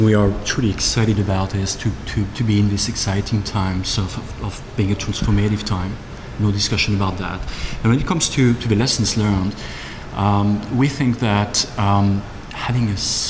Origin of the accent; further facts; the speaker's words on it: Switzerland; English is a second language; as you can guess from my accent, I'm not American. I'm actually Swiss